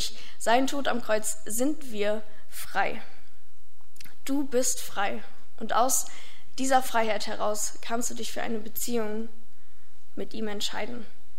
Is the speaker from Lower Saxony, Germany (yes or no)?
yes; Emden, Lower Saxony, Germany; now in Oldenburg, Germany; Ich komme aber ursprünglich aus Emden. Also ich bin im wunderschönen Ostfriesland geboren und liebe deswegen auch manchmal sehr das graue Wetter